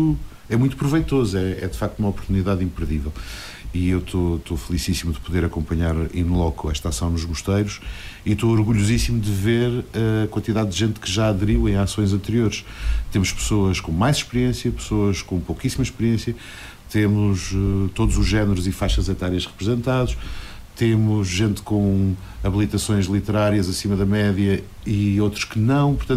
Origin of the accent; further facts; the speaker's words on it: Azores, Portugal; Claro que sou suspeito como açoriano